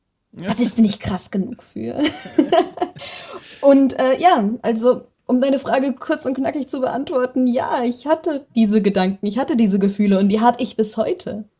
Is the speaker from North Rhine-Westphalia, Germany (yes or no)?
no; Kaiserslautern, Rhineland-Palatinate, Germany; Wir sind die Friseurfamilie in Lautern, also dort, wo ich herkomme gewesen.